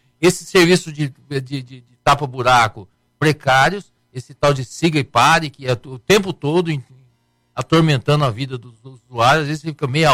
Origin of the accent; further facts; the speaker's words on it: Presidente Prudente, São Paulo, Brazil; Eu, quando era jovem estudante em São Paulo, de engenharia, na capital, quando eu ia para o interior da minha cidade, Presidente Prudente